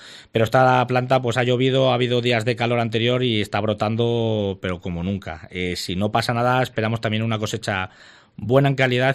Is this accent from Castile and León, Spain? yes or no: yes; Valladolid, Castile and León, Spain; Ahí yo saco pecho hablando de mi tierra, de Valladolid. Es una gozada cuando vuelvo en Navidad a ver a la familia, a ver a los amigos